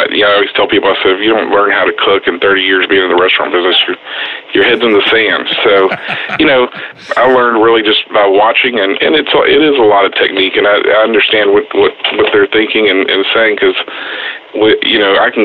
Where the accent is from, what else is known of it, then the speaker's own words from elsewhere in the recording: Galveston, Texas, United States; I was born and raised here in Texas, but grew up kind of in the Ball High, Texas City area, Galveston. But I've been in Houston since 91.